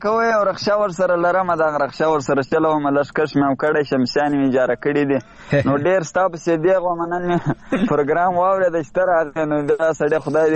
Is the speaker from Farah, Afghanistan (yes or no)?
yes; Bakwa, Farah, Afghanistan; بله همدې چې د فراه د بکوا څخه دښتې بکوا ته په لین کې.